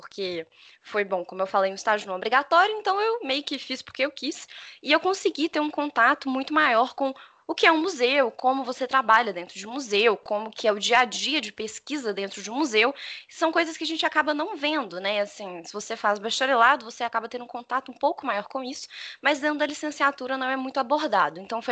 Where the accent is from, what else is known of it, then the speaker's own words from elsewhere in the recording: Belo Horizonte, Minas Gerais, Brazil; Eu sou de BH mesmo, nasci aqui, cresci aqui